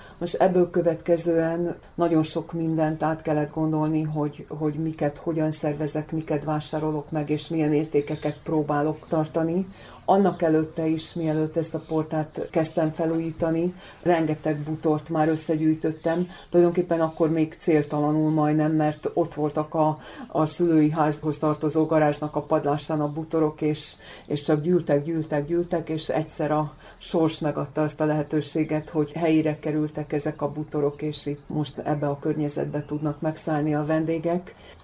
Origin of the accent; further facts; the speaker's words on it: Zala, Hungary; born there; now in Szalafő, Hungary; Zalai születésű vagyok, a munkám révén kerültem az Őrségbe, de tulajdonképpen 30 kilométerrel a szülőfalumtól költöztem el, ezelőtt 13 esztendővel ide Szalafőre.